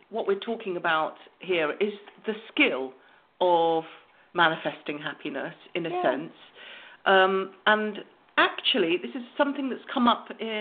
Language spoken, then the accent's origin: English; United Kingdom; Well, we are British, after all.